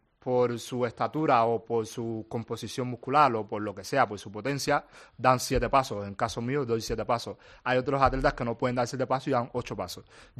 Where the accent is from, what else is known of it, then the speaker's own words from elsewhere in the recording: Ontinyent, Valencian Community, Spain; De hecho, tengo una anécdota en mi pueblo Ontinyent, que estuvimos una noche, nos fuimos de fiesta después de los Juegos Olímpicos con un policía de la Guardia Nacional, un amigo mío